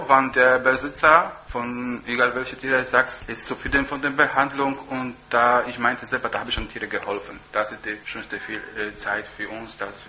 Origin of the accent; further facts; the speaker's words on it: Poland; German is a second language; now in Germany; ich komme aus Polen, bin ich hier in Deutschland seit 2002.